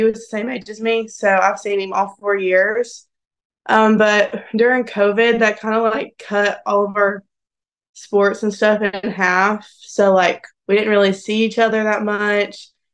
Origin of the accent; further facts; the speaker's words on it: Murphy, North Carolina, United States; Okay, so I'm from Murphy, North Carolina.